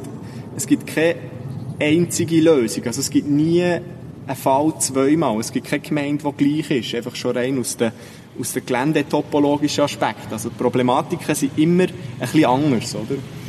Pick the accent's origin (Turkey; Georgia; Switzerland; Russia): Switzerland; Köniz, Bern; Und die Bachelorarbeit war ausgeschrieben und ich bin in Köniz aufgewachsen.